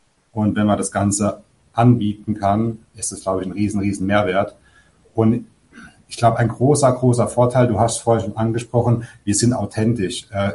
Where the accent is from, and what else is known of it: Rhineland-Palatinate, Germany; born there